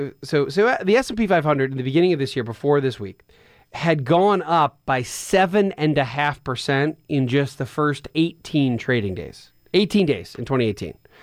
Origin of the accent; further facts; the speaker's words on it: Pennsylvania, United States; now in Atlanta, United States; I'm actually from Philadelphia. I rarely talk about being an Eagles fan, but that's what I grew up as. Now, I didn't grow up in Philadelphia. I was out a good hour and a half outside of Philadelphia, closer to Lancaster County, kind of Amish country.